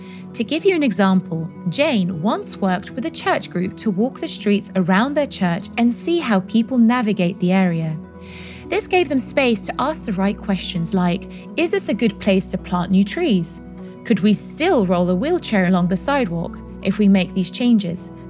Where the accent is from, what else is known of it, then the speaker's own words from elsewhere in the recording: United Kingdom; Don't worry, I'm a Brit. I can handle greasy.